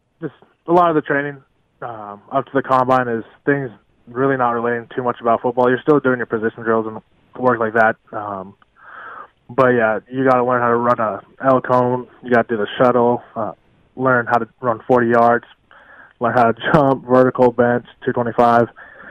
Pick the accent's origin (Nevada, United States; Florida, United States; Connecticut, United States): Nevada, United States; Las Vegas; as soon as I kind of heard talks that we might end up in the Vegas Bowl, I realized that's my hometown and just huge tragedy just happened